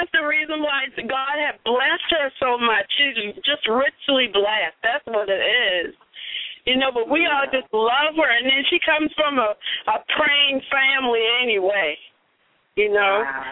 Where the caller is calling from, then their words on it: Atlanta, Georgia, United States; I'm calling from Atlanta.